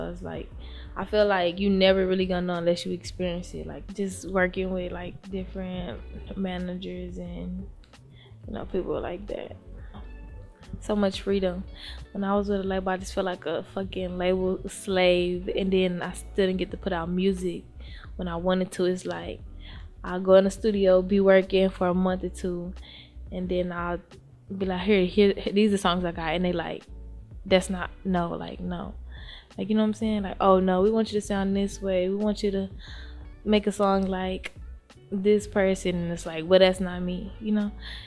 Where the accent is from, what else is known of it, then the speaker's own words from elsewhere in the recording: Dallas, Texas, United States; also born or lived in Atlanta; now in California, United States; I'm from Dallas, Texas, born and raised. I'm from the north side. So I'm from North Dallas, yeah. I live in California.